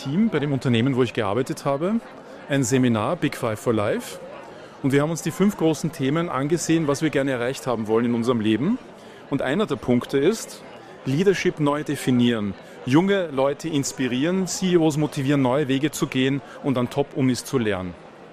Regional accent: Austria; also born or lived in Vienna / Germany; Ich lebe in Österreich. Bin ich Österreicher? Ja, bin ich auch. Aber ich bin als Deutscher in Wien geboren. Und ja, in Österreich aufgewachsen, in Deutschland viel gearbeitet, dort Karriere gemacht und 2007 wieder zurück mit meiner Familie nach Österreich, wohne jetzt in Linz und deswegen dieser Einschlag.

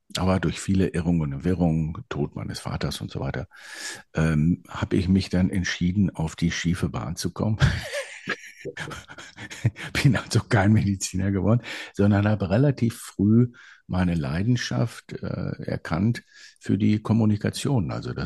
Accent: Hagen, North Rhine-Westphalia, Germany; Ja, ich bin tatsächlich ein Kind des Ruhrgebiets. Jetzt muss ich aufpassen, wenn ich sage Hagen bei dir um der Ecke

